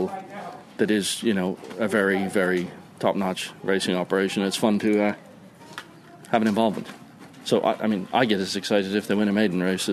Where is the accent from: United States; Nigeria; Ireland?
Ireland; Growing up in Ireland, I rode steeplechase races and all sorts of stupid shit to try and hurt myself on horses